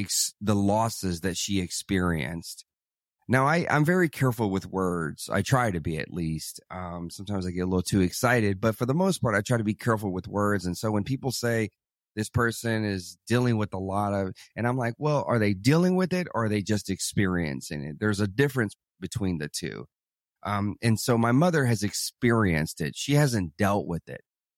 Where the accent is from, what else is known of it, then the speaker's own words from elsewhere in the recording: Arkansas, United States; I grew up in Arkansas, and there was a thing called capital punishment